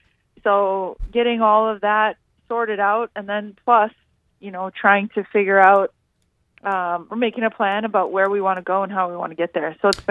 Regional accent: Wisconsin, United States; I'm from Wisconsin.

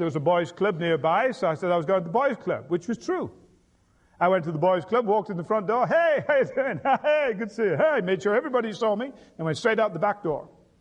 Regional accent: England, United Kingdom; born there; The little town where I was born in England, we had iron ore mines.

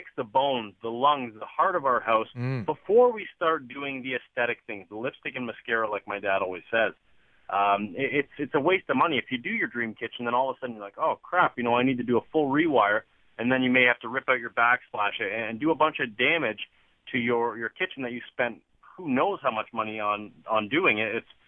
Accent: Toronto, Ontario, Canada; Well, I mean, I'm from Toronto, so who do you think?

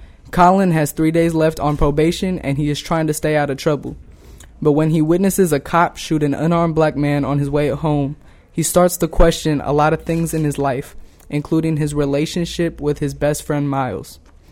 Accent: California, United States; Overall, Blindspotting is the most accurate depiction of my hometown that I have ever seen in theaters or on television. I would recommend this movie to anybody born and raised in the Bay Area.

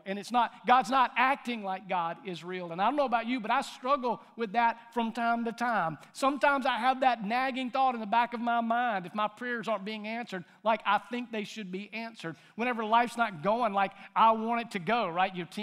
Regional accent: the South, United States; Or do I just believe because my mom and daddy took me to church and I was raised in the South?

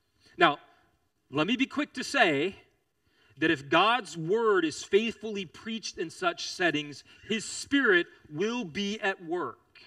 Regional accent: Texas, United States; Now, I'm from Texas.

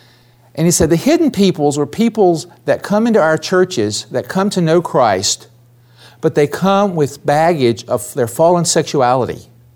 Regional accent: Tennessee, United States; accent: Southern; my wife and I drove our moving van up here from Tennessee. Yes, I am from the South. And I go back about every 3 months, so I never lost my Southern accent.

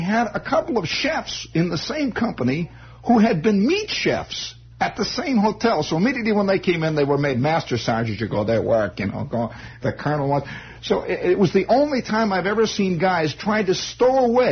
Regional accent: United States; accent: Midwestern; My Midwestern accent was against me.

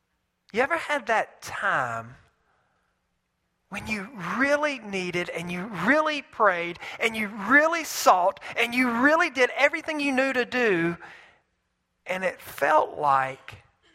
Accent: Mississippi, United States; I'm from Mississippi. We don't do Italian very well.

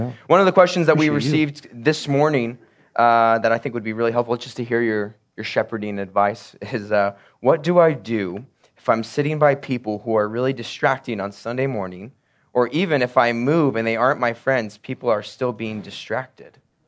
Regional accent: Scranton, Pennsylvania, United States; Yeah, I'm from Scranton, baby.

